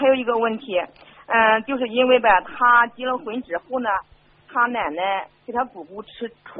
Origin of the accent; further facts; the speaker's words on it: Baoding, Hebei, China; 放在我家是保定的